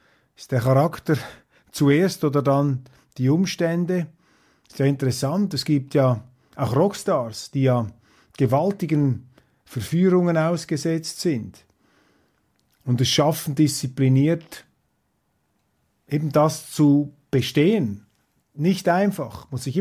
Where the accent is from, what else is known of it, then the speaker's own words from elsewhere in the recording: Switzerland; Und als Schweizer staunt man einfach, wie Politiker sich da äußern in Deutschland.